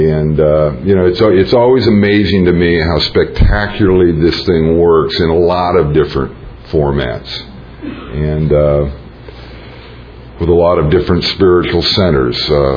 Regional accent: Portland, Oregon, United States; born there; I was born in Portland, Oregon.

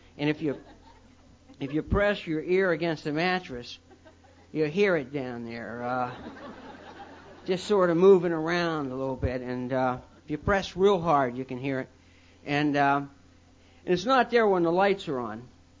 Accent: Ohio Valley, United States; born there; I'm Irish. I won't tell you what church we went to. You're going to have to guess. And I was born in the Ohio Valley and just down the river from Pittsburgh.

